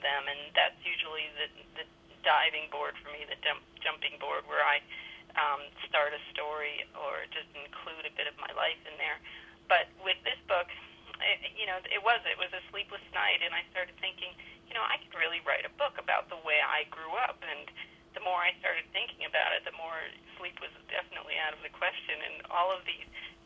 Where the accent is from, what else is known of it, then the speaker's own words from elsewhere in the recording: New York, United States; growing up in New York in the 70s was a difficult period. I had a commercial loft.